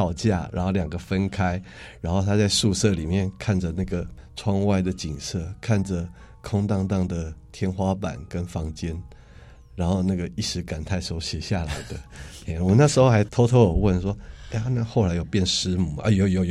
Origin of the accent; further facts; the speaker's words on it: Taipei, Taiwan; 坦白说我在台北从小长大的我都不知道二旗在哪里对